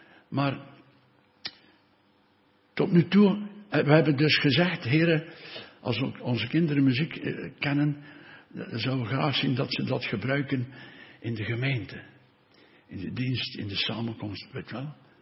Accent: Brussels, Brussels-Capital Region, Belgium; Ik ben opgevoed in de BZ in Brussel.

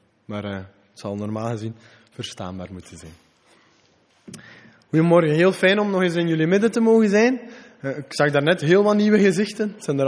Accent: Geraardsbergen, East Flanders, Belgium; Ik ben van Gerardsbergen, dus het zuiden van Oost-Vlaanderen.

